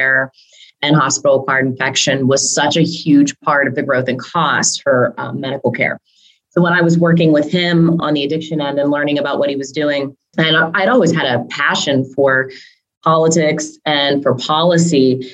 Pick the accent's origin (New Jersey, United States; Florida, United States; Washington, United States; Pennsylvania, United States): Pennsylvania, United States; So I am born and raised in Allegheny County in Western Pennsylvania, but not in the city of Pittsburgh.